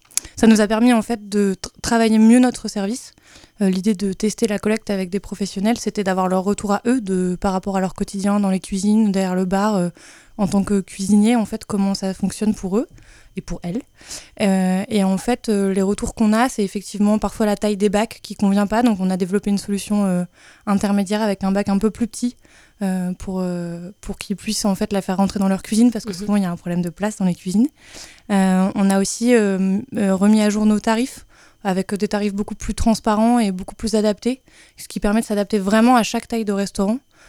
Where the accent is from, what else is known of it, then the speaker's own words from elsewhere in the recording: Lille, Hauts-de-France, France; now in Amiens, France; Moi, je suis arrivée sur Amiens cet été. Je suis de Lille, en fait, au départ.